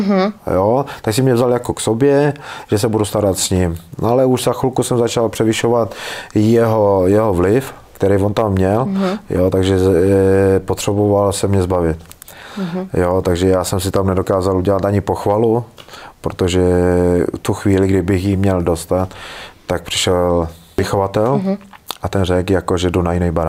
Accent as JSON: {"language": "Czech", "town": "Kladno", "region": "Central Bohemian Region", "country": "Czechia", "said": "Já jsem byl z Kladna a oni mě dali 200 kilometrů pryč od Kladna"}